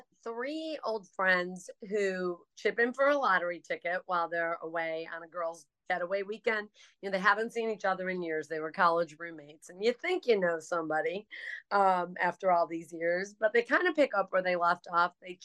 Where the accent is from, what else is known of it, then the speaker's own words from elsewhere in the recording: East Coast, United States; I grew up on the East Coast. I've always lived on the East Coast